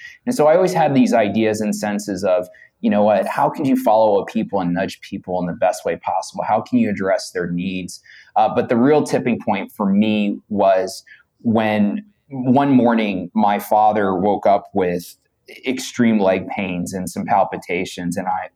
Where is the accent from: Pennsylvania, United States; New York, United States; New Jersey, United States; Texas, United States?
New York, United States; Brooklyn; I'm a Puerto Rican descent. I grew up in Brooklyn